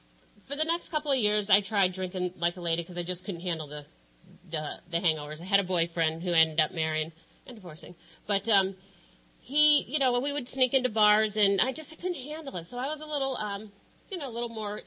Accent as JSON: {"language": "English", "town": "Encinitas", "region": "California", "country": "United States", "said": "I'm an alcoholic from Encinitas."}